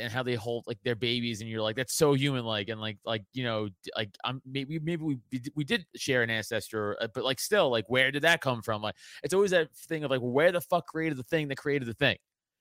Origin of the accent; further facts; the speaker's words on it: Staten Island, New York, United States; not Italian, obviously, but I'm very Italian. Like, my mom's all Italian. My dad's even mostly Italian, just the … isn't. But I come from Italian trash from Staten Island. Hey, so Catholic